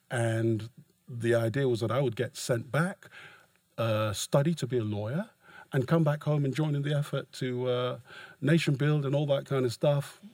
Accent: Nigeria; also born or lived in London; Yeah, at the age of seven. For 10 years, lived in Nigeria.

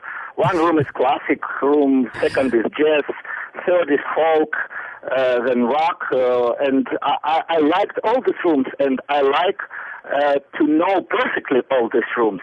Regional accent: Ukraine; born there; English is a second language; also born or lived in Moscow; because I was born in Ukraine in the 60s

